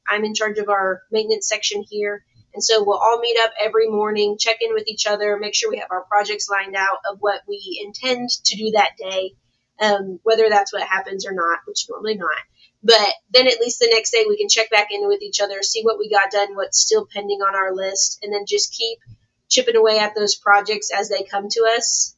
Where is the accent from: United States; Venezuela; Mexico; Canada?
United States; Texas; I'm from Texas, but I'm not from the Hill Country.